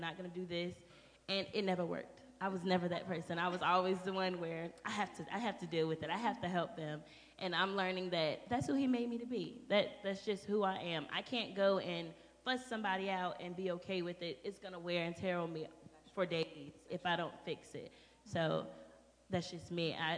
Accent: Hurstville, North Carolina, United States; But I was raised here, and I was raised in Hurstville, North Carolina.

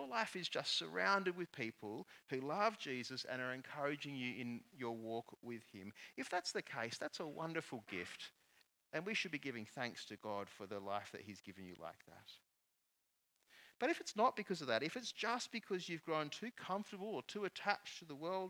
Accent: Australia; also born or lived in New Zealand; most of you know that I was born in New Zealand, not here in Australia. I moved to Australia in the early 1980s when I was a small child.

